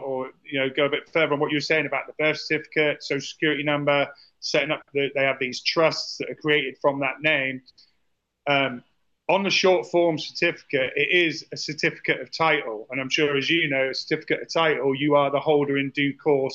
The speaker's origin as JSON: {"language": "English", "region": "England", "country": "United Kingdom", "tie": "born or raised there", "moved": "as an adult", "lives_now": "United States", "said": "So I grew up in England. I was brought up on a council estate or a housing estate, like the projects."}